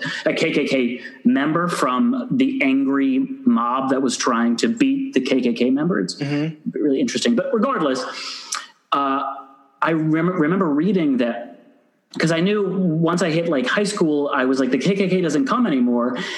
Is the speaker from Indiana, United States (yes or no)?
no; Ann Arbor, Michigan, United States; You know, my hometown is a very liberal college town, Ann Arbor, Michigan, everyone, not trying to brag.